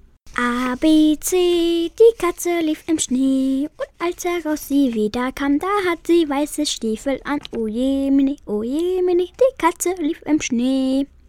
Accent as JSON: {"language": "German", "country": "Afghanistan", "second_language": "German", "said": "Ich komme aus Afghanistan."}